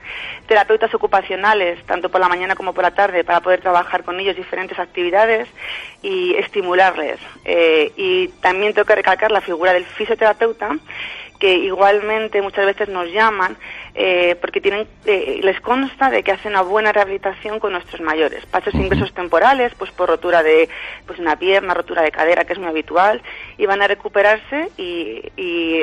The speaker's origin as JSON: {"language": "Spanish", "town": "Segovia", "region": "Castile and León", "country": "Spain", "said": "Todos los que somos de Segovia en algún momento hemos oído hablar de la Residencia Madrid"}